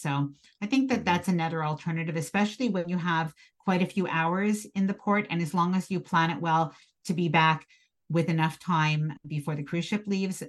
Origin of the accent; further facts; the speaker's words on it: Canada; so I'm from Canada.